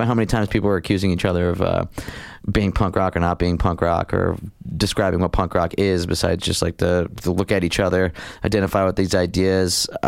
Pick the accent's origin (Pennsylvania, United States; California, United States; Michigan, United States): Pennsylvania, United States; Scranton; Growing up in the Bellevue section of West Scranton, that's Scranton, Pennsylvania.